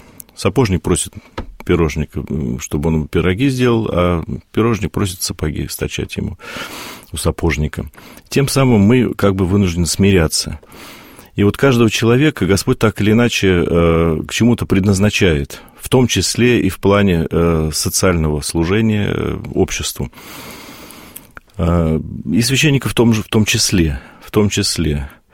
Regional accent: Moscow, Russia; родился в Москве на Большой Почтовой улице в 1970 году. И в 75-м мы переехали на Таганку с родителями, где, собственно, я вырос.

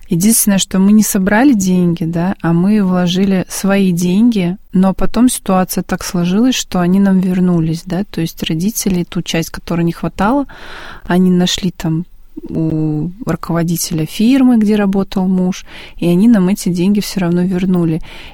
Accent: Desnogorsk, Smolensk Oblast, Russia; Я сама родом из Смоленской области, город Десногорск.

